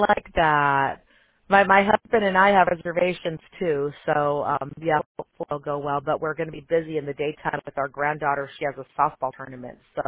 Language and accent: English; Chicago, Illinois, United States; accent: California; I'm originally from Chicago, and I don't really know what the Chicago accent is, but people will say, I don't hear that you have it.